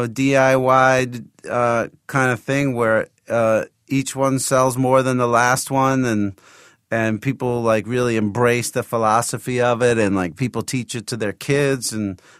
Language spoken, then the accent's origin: English; New Jersey, United States; Oh, I grew up in New Jersey.